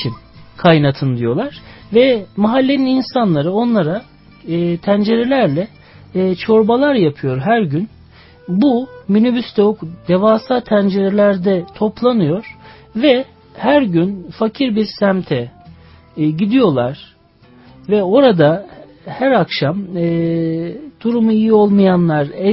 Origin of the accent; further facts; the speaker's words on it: Trabzon, Turkey; Ben çocukluğum Trabzon'da geçti. Trabzon'dan Ankara'ya geliyorduk.